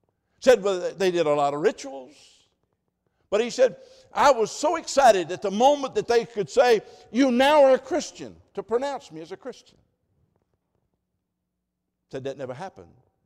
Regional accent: United States; Well, I'm glad I'm an American, aren't you? I'm so thrilled about being American, I don't know what to do.

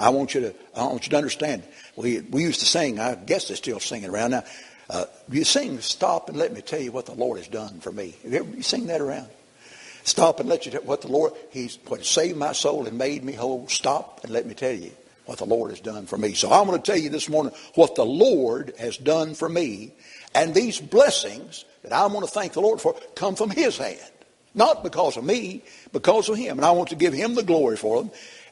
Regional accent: United States; born there; First, I want to thank God that I was born in America.

